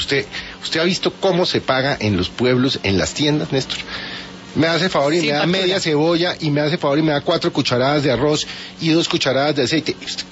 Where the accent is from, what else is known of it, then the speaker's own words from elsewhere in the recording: Colombia; El mínimo derecho que uno tiene como colombiano